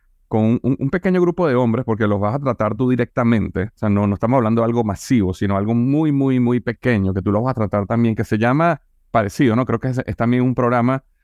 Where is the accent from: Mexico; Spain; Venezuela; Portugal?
Venezuela; now in United States; Yo vengo de Venezuela, ¿no? Y aunque no está al nivel de Cuba, está muy cerca.